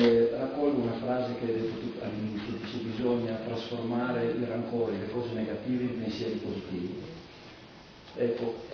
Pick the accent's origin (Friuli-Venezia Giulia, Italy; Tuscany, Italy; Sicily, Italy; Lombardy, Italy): Friuli-Venezia Giulia, Italy; Trieste; born there; io sono nato a Trieste